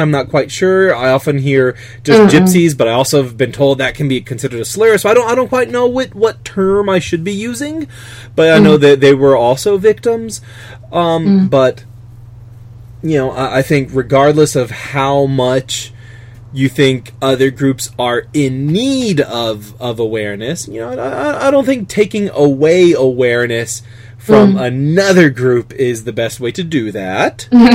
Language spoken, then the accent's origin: English; United States; my being an American means that I get the joy of feeling personally connected to a Trump White House.